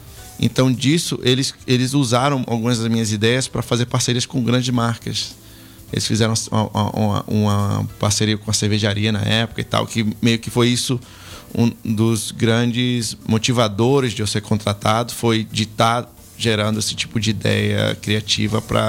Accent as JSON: {"language": "Portuguese", "region": "Bahia", "country": "Brazil", "tie": "born or raised there", "said": "na Bahia, né? Que é de onde eu nasci, sou originalmente."}